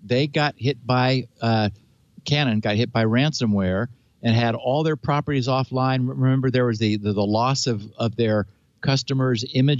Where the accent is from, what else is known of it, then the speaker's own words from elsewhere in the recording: California, United States; As a Californian, I noted with passing interest